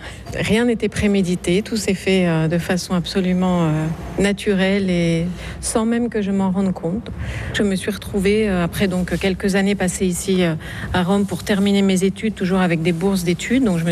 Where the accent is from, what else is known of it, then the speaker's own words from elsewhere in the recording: Ascain, Nouvelle-Aquitaine, France; Alors, je suis originaire du Pays Basque.